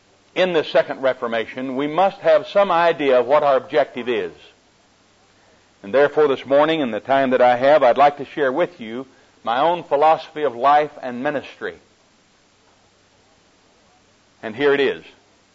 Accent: Oklahoma, United States; accent: Oklahoma; that my Oklahoma accent will not be a problem to you in these moments that we have together.

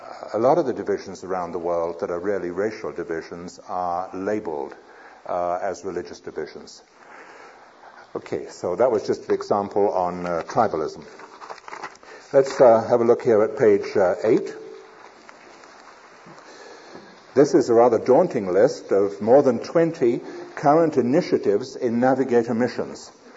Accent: United Kingdom; I can say that because I'm British.

